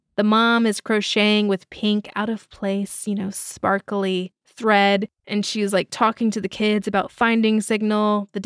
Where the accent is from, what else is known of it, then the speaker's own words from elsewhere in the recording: United States; As an American, I hear you loud and clear.